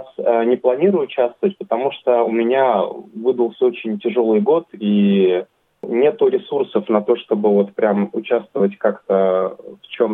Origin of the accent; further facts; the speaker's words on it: Russia; Я сам из России. Моя жена, она украинка. То есть у нас такая смешанная русско-украинская семья.